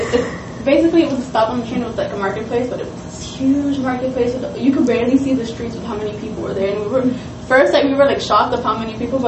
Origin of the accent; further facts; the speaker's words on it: Honduras; now in United States; Originally I'm from Honduras.